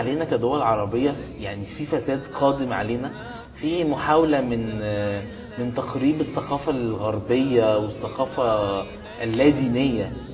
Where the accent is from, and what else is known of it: Egypt